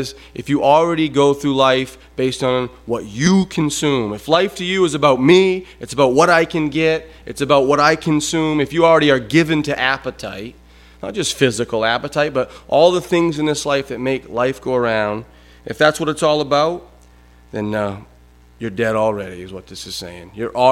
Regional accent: United States; We as an American culture have eaten the dainties of our rulers.

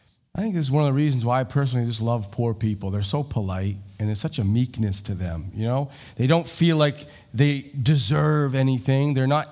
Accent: Etna, Maine, United States; I grew up in Etna, Maine. The whopping population of Etna, Maine was 600. There was literally more cows.

